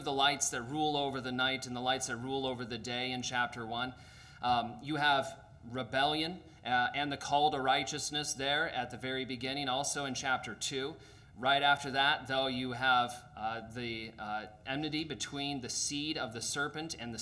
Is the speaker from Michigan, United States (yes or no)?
yes; Kalamazoo, Michigan, United States; moved away as an adult; I'm from Kalamazoo, Michigan originally, but over 7 years ago we came up, and it's been a blessing.